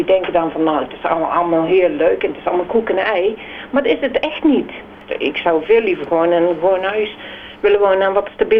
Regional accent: Netherlands; En als Nederlandse vrouw, dan denk ik, ja, god, dat zou toch niet, dat is toch niet normaal?

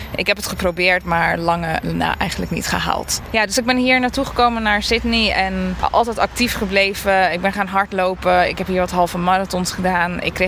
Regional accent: Netherlands; ik, als Nederlander kan je natuurlijk wel fietsen.

